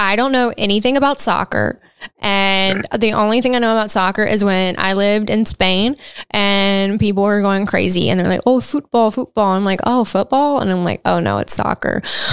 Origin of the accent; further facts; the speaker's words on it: North Carolina, United States; I mean, I grew up in North Carolina, so I mean, we had pretty much the seasons, but still not cold. But then, I moved to Manhattan.